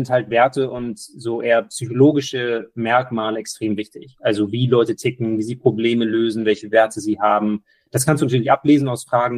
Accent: Hamburg, Germany; hier der CIO und Co-Founder von Neurofresh, geboren, aufgewachsen in Hamburg, dann so ungefähr 10 Jahre im Ausland gewesen

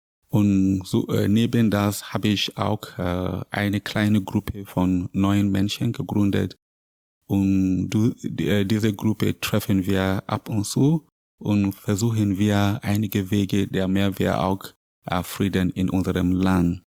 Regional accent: Nigeria; German is a second language; Ich bin Priester, ich komme aus Nigeria.

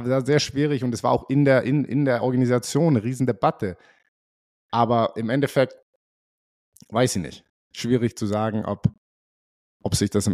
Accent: Germany; Ich für mich persönlich, muss ich ganz ehrlich sein, ich habe mich da als Deutscher, ich habe mich so gefühlt

